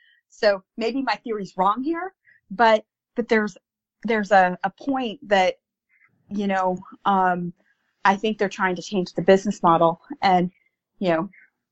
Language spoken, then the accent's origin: English; United States; I have a thought, being the American here. And this is not putting America in a good light.